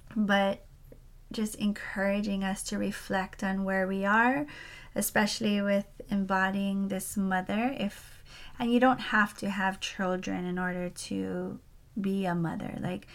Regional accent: Hawaii, United States; And, you know, as a Hawaiian, like, our rituals get a little, I don't know, confusing, I guess, because there's still a lot of hukihuki with Christianity and being Hawaiian.

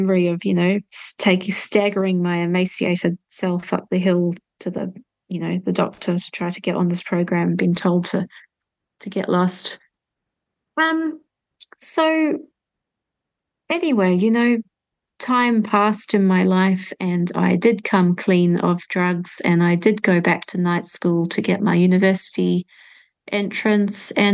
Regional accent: Australia; also born or lived in New Zealand; We got shipwrecked and ended up living in Australia, where we were homeschooled and traveled in a bus with, you know, bikes on the back and canoes on top and bunk beds.

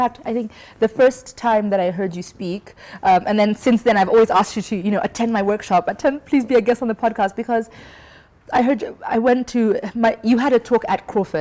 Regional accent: Kenya; growing up in Kenya, you know, this is a very taboo subject.

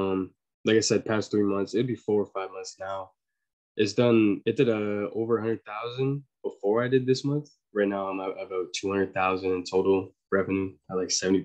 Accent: Canada; I'm 17 from Canada

